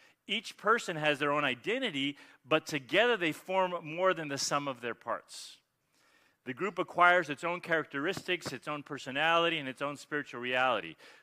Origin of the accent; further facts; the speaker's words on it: Mexico; also born or lived in Ecuador; I grew up in Mexico. I was born in Ecuador. I actually have three passports. Ecuador, Mexico, not Mexico. Ecuador, the U.S., and Spain.